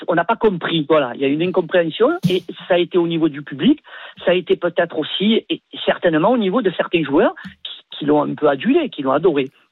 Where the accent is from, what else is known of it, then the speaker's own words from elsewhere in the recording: Marseille, Provence-Alpes-Côte d'Azur, France; nous, en tant que Marseillais